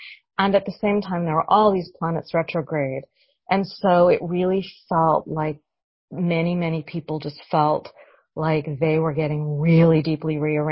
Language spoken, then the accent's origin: English; North Carolina, United States; And I'm from North Carolina, and I came home right after the hurricane hit.